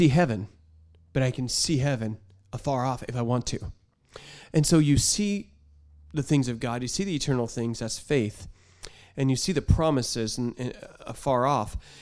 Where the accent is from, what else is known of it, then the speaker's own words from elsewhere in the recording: Northwest, United States; I'm from the Northwest. I'm used to big trees and big mountains.